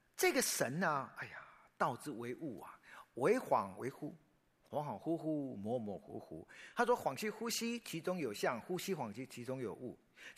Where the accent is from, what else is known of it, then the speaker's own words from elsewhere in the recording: Taiwan; born there; 因为我生在台湾。